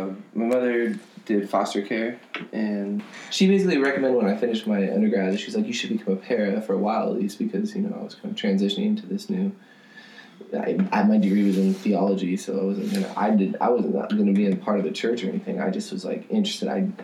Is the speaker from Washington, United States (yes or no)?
yes; Seattle, Washington, United States; now in New York City, United States; I was like, well, I'm from Seattle. We don't, like, most people there is, like, don't yell as much.